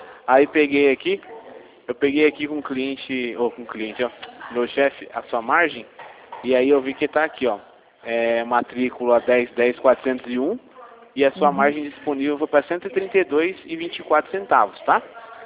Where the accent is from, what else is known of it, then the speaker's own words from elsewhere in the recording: Campinas, São Paulo, Brazil; eu sou aqui de Campinas, né? Eu falo da central aqui de Campinas.